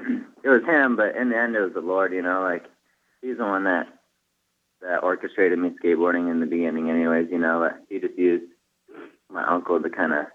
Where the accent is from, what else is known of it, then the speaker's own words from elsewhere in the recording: Idaho, United States; I'm from North Idaho. Well, we all are from North Idaho, but I'm the one that's really still into skating